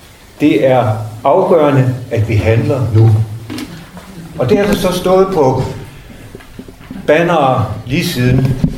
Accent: Vodskov, North Denmark Region, Denmark; jeg kommer fra Vodskov i Vendsyssel

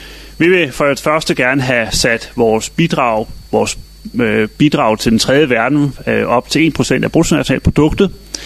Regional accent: Aalborg, North Denmark Region, Denmark; og jeg kommer fra Aalborg.

